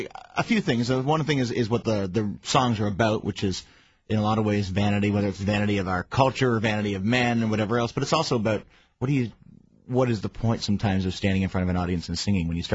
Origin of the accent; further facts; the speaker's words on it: Canada; I'm from Canada.